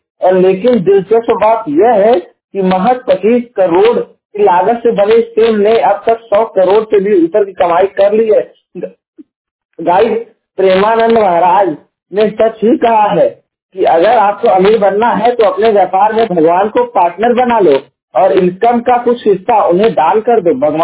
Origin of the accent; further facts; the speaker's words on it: Jaunpur, Uttar Pradesh, India; और मैं उत्तर प्रदेश के जौनपुर जिले का निवासी हूँ